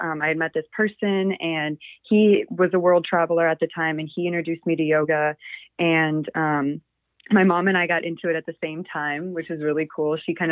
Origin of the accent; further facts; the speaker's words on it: South Dakota, United States; And growing up in South Dakota, it's pretty, there's not a lot of diversity in people or culture.